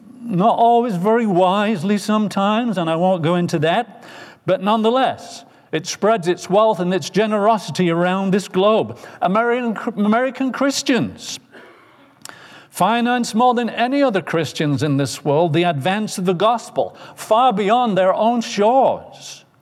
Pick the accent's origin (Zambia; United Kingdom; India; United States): United Kingdom; England; Now, I'm not here as an Englishman telling you that this country is going to be